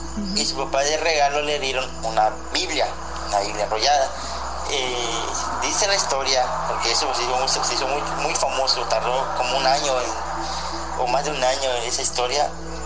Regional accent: Tenosique, Tabasco, Mexico; yo soy de Tenosique, Tabasco

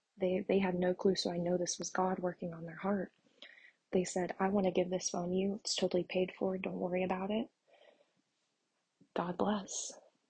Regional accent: Indiana, United States; my hometown is in Indiana. And I felt the Lord tell me that you're going to go back to Indiana.

